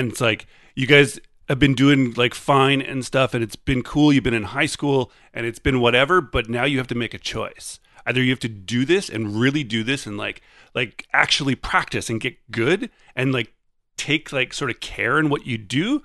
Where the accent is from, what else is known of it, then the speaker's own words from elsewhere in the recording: Thunder Bay, Ontario, Canada; now in Toronto, Canada; I don't really know Toronto. I'm from Thunder Bay, but I've gone other places.